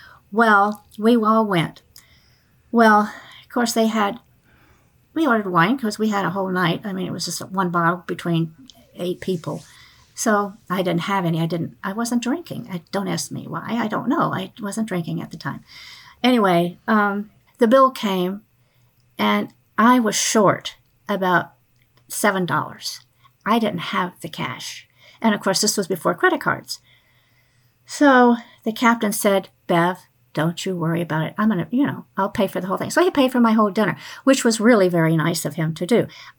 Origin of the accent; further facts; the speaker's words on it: Pensacola, Florida, United States; I'm from Pensacola, and I grew up with two brothers and a younger sister. So that's a Navy town. You know, it's a aviation town. So I grew up with it.